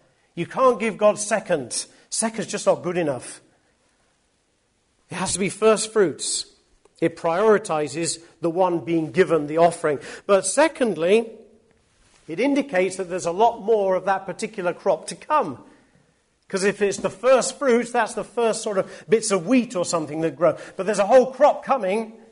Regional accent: England, United Kingdom; I'm an Englishman, I have a British passport

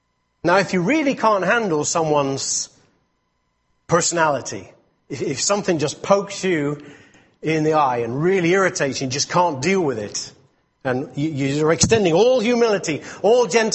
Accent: England, United Kingdom; The thing is, now, I'm English, and I often look at things from an English point of view. And we in England have developed a new way of speaking

